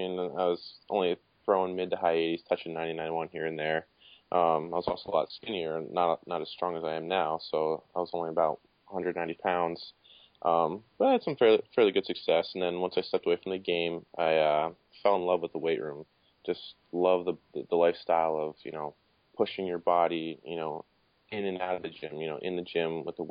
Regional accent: Williamsport, Pennsylvania, United States; And there's a Phillies tryout, open tryout coming up the following month in my hometown, Williamsport, because they have a single A team, the Crosscutters, here in my hometown.

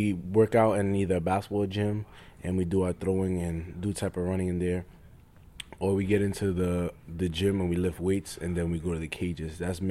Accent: New York City, New York, United States; Well, I'm from Brooklyn, New York City.

